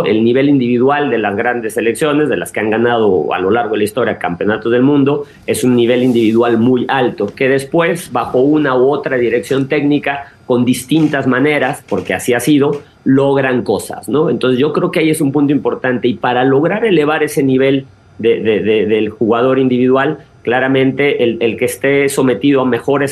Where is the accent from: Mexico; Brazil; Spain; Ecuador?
Mexico; Veracruz; also born or lived in State of Mexico / Mexico City; soy jarocho. Raúl, he vivido, viví mucho más tiempo entre Estado de México y Ciudad de México, pero mi familia toda es de Veracruz.